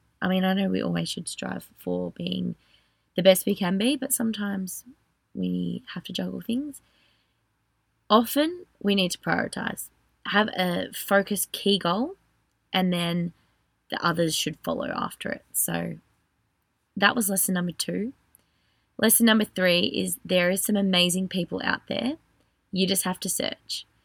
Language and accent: English; Australia; I'm just an Australian girl